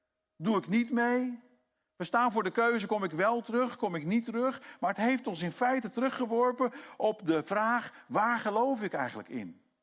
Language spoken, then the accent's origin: Dutch; Netherlands; Als iemand maar in een zin zegt, je moet iets, dan denken wij als Nederlanders, ik moet helemaal niks.